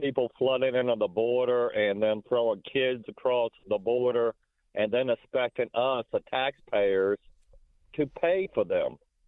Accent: Richmond, Virginia, United States; I have called several times, and I'm from Richmond, Virginia, and so I'm not a first-time caller

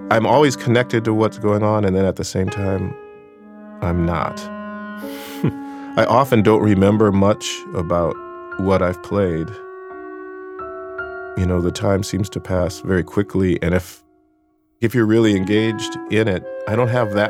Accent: Minneapolis, Minnesota, United States; I grew up in Minneapolis. There was a big rock scene there

